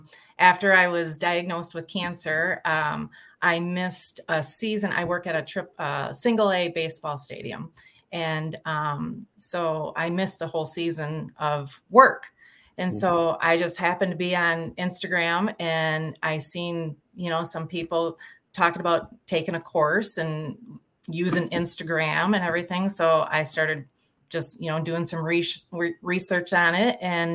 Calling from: Michigan, United States; Michigan.

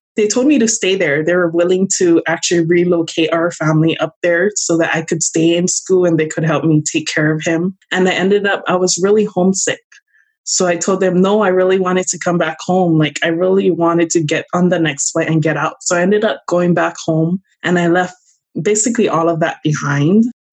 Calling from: Washington, United States; also born or lived in Hawaii; Washington State.

